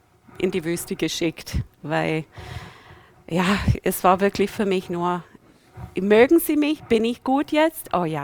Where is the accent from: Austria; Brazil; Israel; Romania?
Brazil; German is a second language; also born or lived in United States; Ich bin Amerikanerin. Ja, da bin ich halt in Brasilien aufgewachsen. Wir waren 5 Kinder und wir sind immer jede 4 Jahre nach USA wieder gegangen, für ein Jahr.